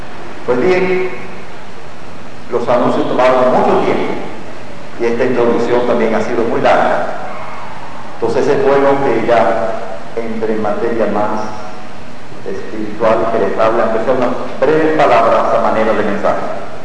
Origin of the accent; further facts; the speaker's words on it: Cuba; Como ya ustedes conocen, soy ciudadano cubano